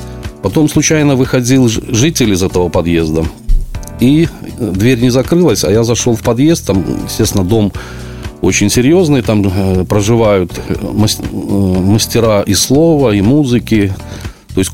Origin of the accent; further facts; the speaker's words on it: Gomel, Gomel Region, Belarus; вы знаете, я из Гомеля